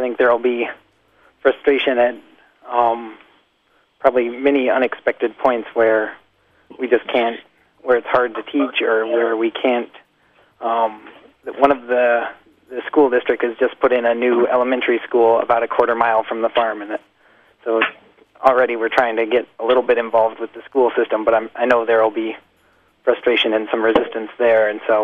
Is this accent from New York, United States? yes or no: no; Montana, United States; born there; I was born in Montana, but there's a pretty thriving local food scene there as well.